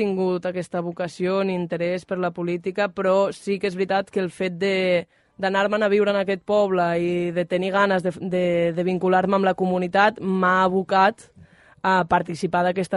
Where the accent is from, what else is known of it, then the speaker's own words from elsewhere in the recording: Betren, Catalonia, Spain; also born or lived in Vielha; now in Bausen, Spain; Jo vaig néixer a Viella, perquè és on hi ha l'hospital de Viella, mm-hmm. però m'he criat a Betren, que és un poble que està al costat de Viella.